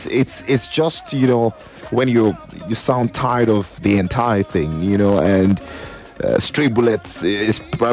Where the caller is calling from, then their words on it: Akute, Ogun, Nigeria; from Akute.